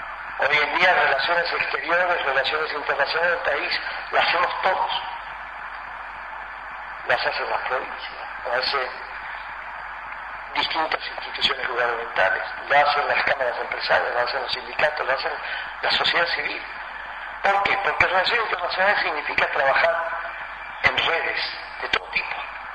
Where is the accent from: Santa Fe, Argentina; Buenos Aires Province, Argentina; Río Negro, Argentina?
Santa Fe, Argentina; Rosario; Yo soy rosarino